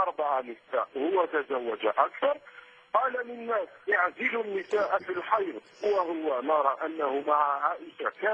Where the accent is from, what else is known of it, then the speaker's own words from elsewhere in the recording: Algeria; انا عابر جديد من الجزائر.